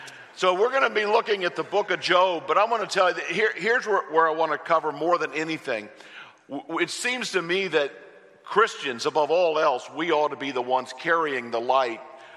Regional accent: Hawk Point, Missouri, United States; I'm from Hawk Point, Missouri. No one. You know where Hawk Point is? Oh, man, come on. A town of 400 people. My family's been there for a long, long time.

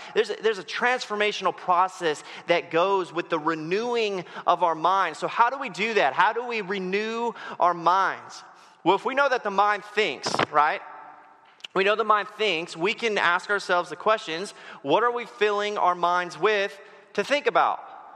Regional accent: West Coast, United States; I grew up on the West Coast, so I'm going to make rain jokes like just for my whole time

